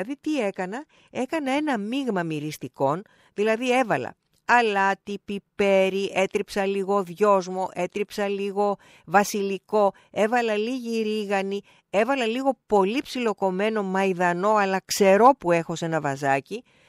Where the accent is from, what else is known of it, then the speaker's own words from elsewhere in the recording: Peloponnese, Greece; now in Athens, Greece; Όταν εγώ πηγαίνω στην Αρκαδία, στην ιδιαίτερη πατρίδα μου